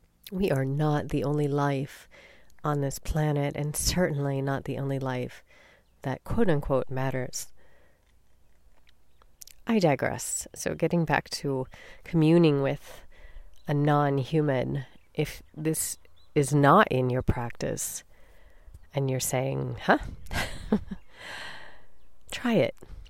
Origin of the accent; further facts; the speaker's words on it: Illinois, United States; also born or lived in Australia; A little taste of my home state of Illinois, as that is the state bird of Illinois.